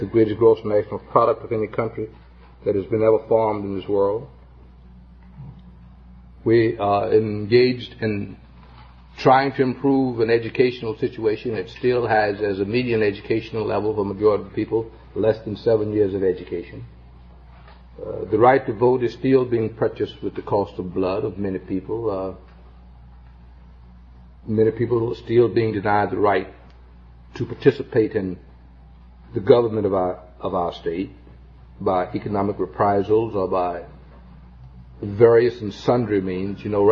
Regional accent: Mississippi, United States; I come from the Deep South, Mississippi. It perhaps is not an area so unlike many other areas in this nation.

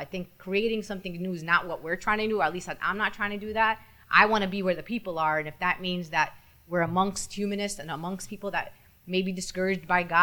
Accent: United States; And I think the most important thing for me as an American Muslim is for people not to separate Islamophobia into or make it one thing.

